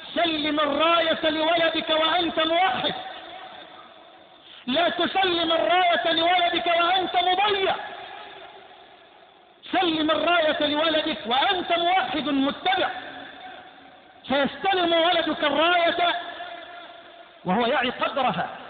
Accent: Egypt

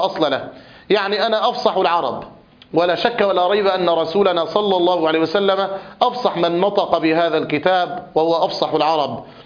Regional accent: Egypt; الضاد التي نسمعها في زماننا هذا وخصوصا عندنا في مصر نجد أنها شديدة

